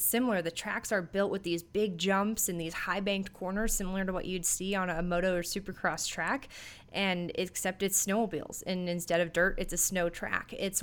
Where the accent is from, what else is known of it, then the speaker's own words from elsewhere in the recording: Minneapolis, Minnesota, United States; I grew up in the Twin Cities, Minneapolis, Minnesota area, and just always grew up being a fan, vaguely following, you know, NASCAR, but especially motocross, supercross.